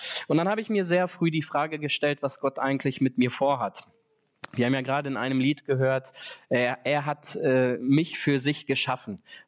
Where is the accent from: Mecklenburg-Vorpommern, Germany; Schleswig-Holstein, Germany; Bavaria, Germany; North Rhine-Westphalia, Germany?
North Rhine-Westphalia, Germany; Espelkamp; Ich komme aus Espelkamp, bin dort in dieser Stadt geboren und aufgewachsen.